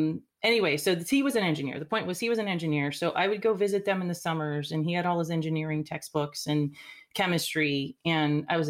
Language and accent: English; Puerto Rico; growing up in Puerto Rico, the U.S. is so different.